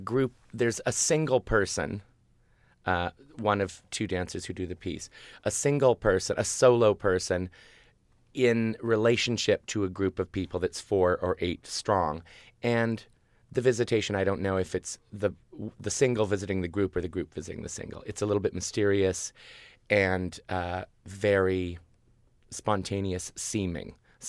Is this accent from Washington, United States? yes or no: yes; Seattle, Washington, United States; when I grew up in Seattle and I didn't go to conservatory, I went to a dancing school.